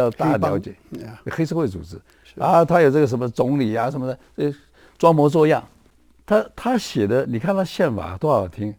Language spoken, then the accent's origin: Chinese; Taiwan; 今天我认为说台湾人现在可能是身为台湾人呐